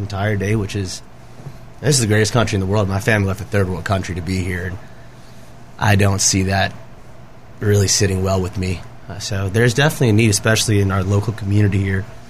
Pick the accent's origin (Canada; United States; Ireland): United States; Chicago, Illinois; moved away; I'm from Chicago, come down here, and it's universal.